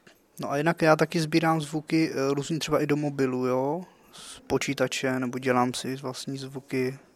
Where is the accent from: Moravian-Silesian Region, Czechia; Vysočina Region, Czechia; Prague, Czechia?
Prague, Czechia; Je mě, ještě kolik mě je, 26. No a jsem taky jsem z Prahy 6. Já pocházím z Prahy 6.